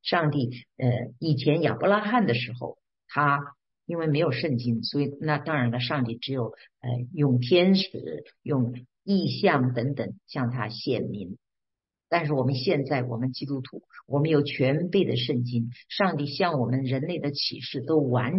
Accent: China; 我相信我们中国人一般都这样祷告

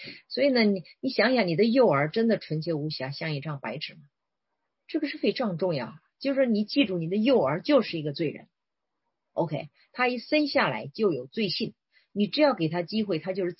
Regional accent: China; 因为我们中国人哈，我们从小的三观教育是非常不符合圣经真理

